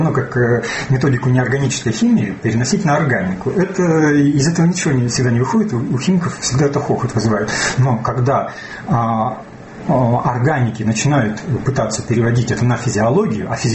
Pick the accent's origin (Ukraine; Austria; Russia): Russia; Prokopyevsk, Kemerovo Oblast; Я родом из Кузбасса, из жемчужины Кузбасса, города Прокопьевска.